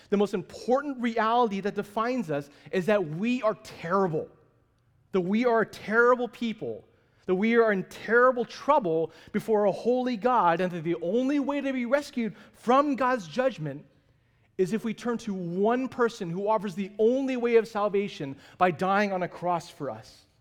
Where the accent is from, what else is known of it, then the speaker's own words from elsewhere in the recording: San Francisco, California, United States; So I'm from San Francisco, and by default, that means I root for San Francisco sporting teams, including the Giants.